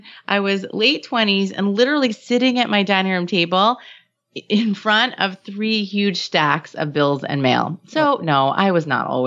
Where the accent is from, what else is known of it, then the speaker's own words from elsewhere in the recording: New York, United States; which is funny because I'm Jewish and from New York, but that's okay.